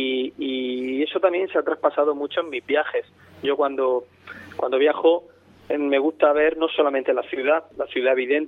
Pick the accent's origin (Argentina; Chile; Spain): Spain; Lorca, Region of Murcia; now in Seville, Spain; Pero yo soy de Lorca, una ciudad que está en el occidente murciano, pegada a Andalucía.